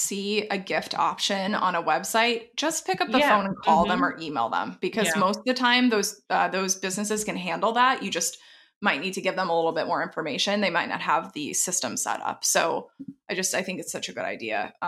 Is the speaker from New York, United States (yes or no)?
no; Texas, United States; I'm from Texas originally. I love hot sauce.